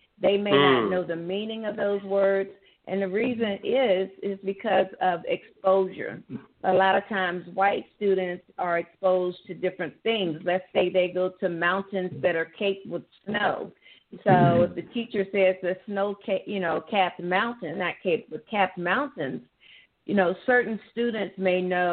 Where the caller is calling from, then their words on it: Virginia, United States; I am calling from the Tidewater area of Virginia.